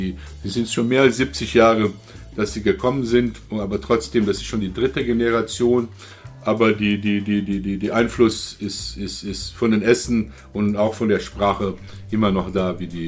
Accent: Rio de Janeiro, Brazil; German is a second language; weil ich nicht aus Norden komme oder nicht aus Nordeste komme. Ich komme aus Rio, ich komme aus Südosten.

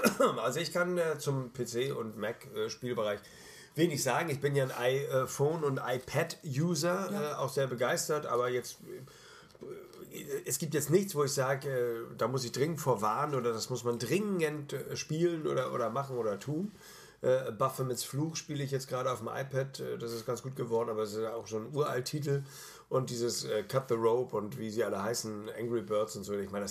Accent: Hamburg, Germany; Ich bin Hamburger

